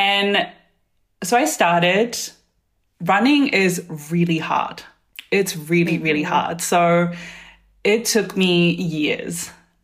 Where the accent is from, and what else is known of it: New Zealand; born or raised there; also born or lived in South Korea; now in Berlin, Germany